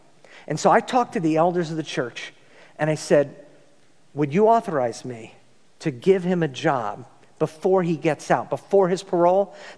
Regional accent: Huntington, New York, United States; So if I take you back in time, I grew up in Huntington.

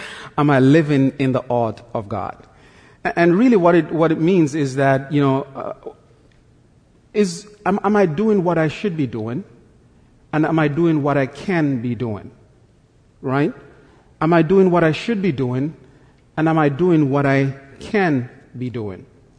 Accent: Jamaica; I'm from Jamaica, so anything below 60 degrees is just not happening for me

